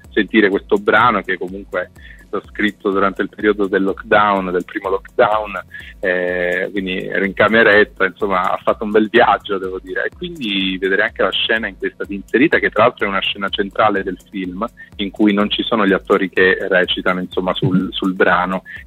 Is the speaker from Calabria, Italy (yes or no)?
yes; Calabria, Italy; sto organizzando un evento nella mia terra, appunto in Calabria